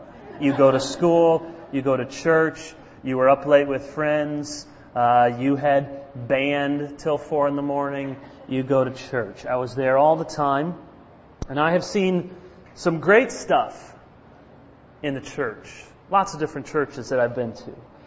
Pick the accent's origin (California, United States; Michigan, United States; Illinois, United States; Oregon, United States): Michigan, United States; Jenison; I grew up in the church. Some of you know I grew up in Jenison. Went to Hager Park Reformed Church there.